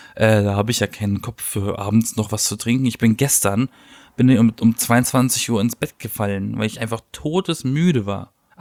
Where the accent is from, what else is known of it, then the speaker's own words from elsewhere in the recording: Baden-Baden, Baden-Württemberg, Germany; weil ich komme hier aus Baden-Baden, das ist ja so das Nest der reichen Menschen und auch der Neureichen besonders.